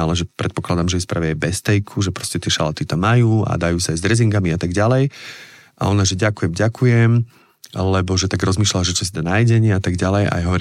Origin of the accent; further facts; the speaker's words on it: Zlaté Moravce, Nitra Region, Slovakia; ja som chlapec z Zlatých Moraviec